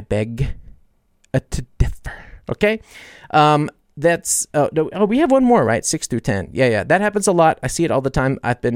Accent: United States; Like, I like driving my car, but I'm American.

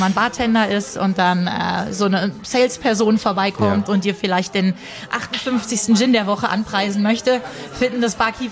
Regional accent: Germany; Nein, ich komme nicht aus den USA. Ich bin aus Deutschland. Ich sitze in Düsseldorf.

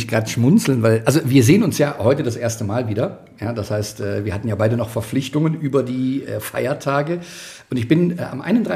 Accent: Rhineland, Germany; Also wir als Rheinländer

